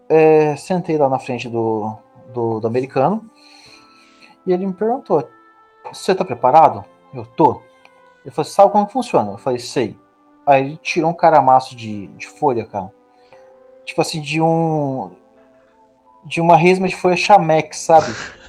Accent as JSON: {"language": "Portuguese", "country": "Brazil", "said": "sou brasileiro, é Brasília."}